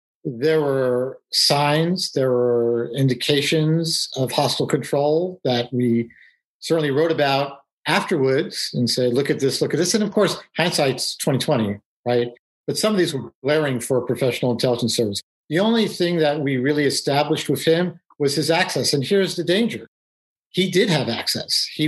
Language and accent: English; New York City, New York, United States; born or raised there